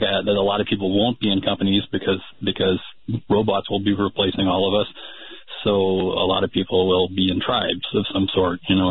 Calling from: Portland, Oregon, United States; I'm calling from Portland, Oregon. And and I've been listening to you since the 90s.

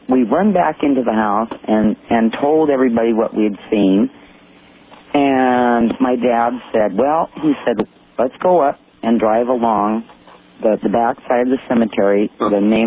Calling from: Omaha, Nebraska, United States; I'm calling from Omaha, Nebraska.

